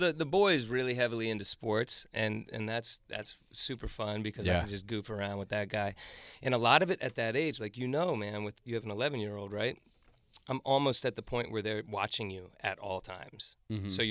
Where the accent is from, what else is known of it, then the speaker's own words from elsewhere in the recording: Rockville, Maryland, United States; Rockville, Maryland.